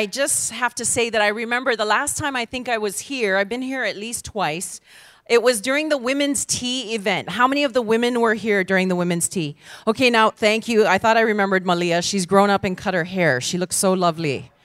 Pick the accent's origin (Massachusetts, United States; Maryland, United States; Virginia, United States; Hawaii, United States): Hawaii, United States; And I especially love my home state of Hawaii.